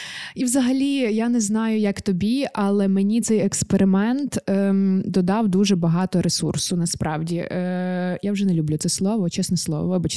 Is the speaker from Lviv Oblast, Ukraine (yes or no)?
yes; Lviv, Lviv Oblast, Ukraine; Та-та, я корінна львів'янка.